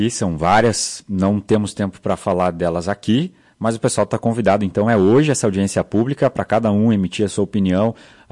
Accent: Ibiraiaras, Rio Grande do Sul, Brazil; porque eu sou de Ibiraiaras, metade da minha família é daqui

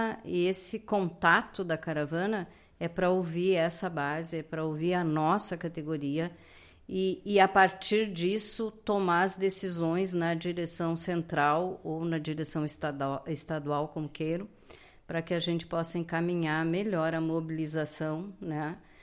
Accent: Lagoa Vermelha, Rio Grande do Sul, Brazil; now in Vacaria, Brazil; Eu nasci aqui em Lagoa e... mais de 40 anos, moro em Vacaria.

